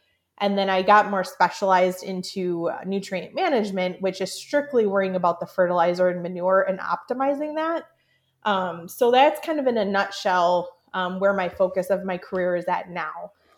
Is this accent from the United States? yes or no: yes; Illinois, United States; My childhood herd that I mentioned that I grew up with in Illinois, I kind of left that be with my parents when I went off to college.